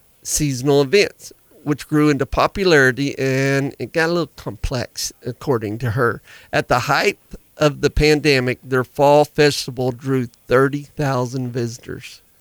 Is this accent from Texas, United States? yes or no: no; Maryland, United States; Growing up in Maryland, there was orchards and you pick strawberries and blueberries and on the farm creameries